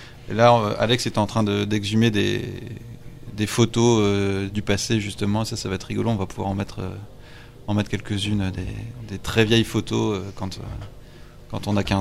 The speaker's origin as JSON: {"language": "French", "town": "Lille", "region": "Hauts-de-France", "country": "France", "said": "on est lillois donc donc les gens nous suivent pas mal dans la région"}